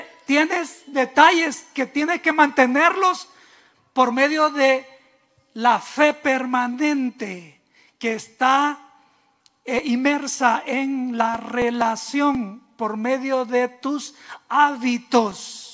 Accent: El Salvador; born there; Yo no nací en Estados Unidos. Yo nací en el país más chiquito de América. A la orilla de un volcán. La falda de un volcán. Papá pastoreaba. Ahí nací yo.

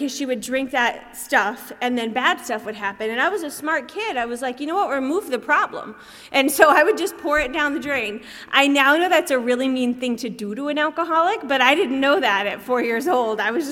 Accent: Tennessee, United States; also born or lived in Alabama / Arkansas; now in California, United States; I'm from the South originally, not the South of California, but the South of the United States. So I was born in Tennessee, and then I lived in Alabama and Arkansas before I came to California.

